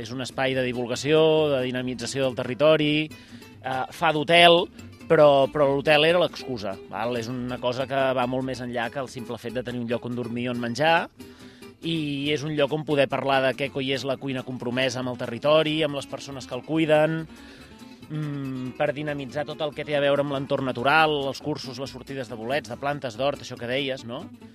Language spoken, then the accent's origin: Catalan; Barcelona, Catalonia, Spain; Clar, jo era, ja no dic que sóc, jo era de Barcelona, però jo em vaig criar en una Barcelona